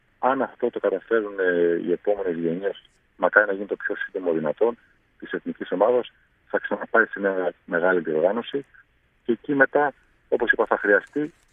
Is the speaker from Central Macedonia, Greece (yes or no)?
yes; Katerini, Central Macedonia, Greece; also born or lived in Germany; Εγώ με τους γονείς μου γεννήθηκα στην Ελλάδα, στην Κατερίνη, και μωρό ακόμα μηνών πήγαμε τους δικούς μου στην Γερμανία. Οπότε μέχρι τα 9 μου χρόνια έκλεισα ως Έλληνα στη Γερμανία